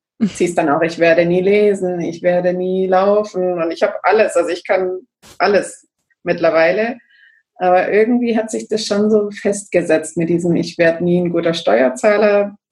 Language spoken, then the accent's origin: German; Böblingen, Baden-Württemberg, Germany; born there; Also ich bin 1976 in Böblingen geboren, also im Süden von Deutschland.